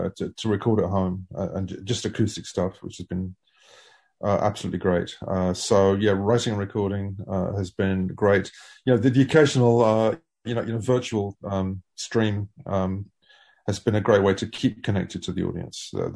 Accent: United Kingdom; also born or lived in California, United States; We're both British. We might spend more time in the UK. I'm speaking to you from the UK right now. This feels like home, as it always has felt like home.

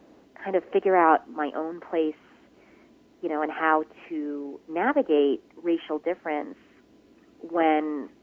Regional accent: United States; I, as an American, but I also as a Korean American

